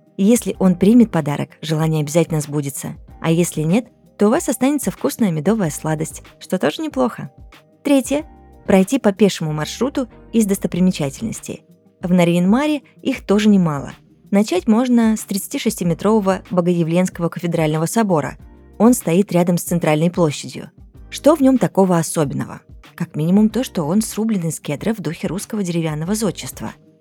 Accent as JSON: {"language": "Russian", "region": "Far East", "country": "Russia", "also_born_or_lived": "Krasnodar", "said": "я сама с Дальнего Востока и жила очень много лет в Краснодаре непосредственно."}